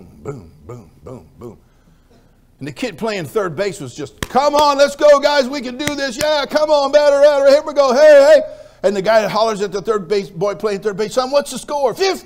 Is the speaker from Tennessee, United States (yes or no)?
no; California, United States; I know I'm from California. Now, I'm born and raised in California, all right?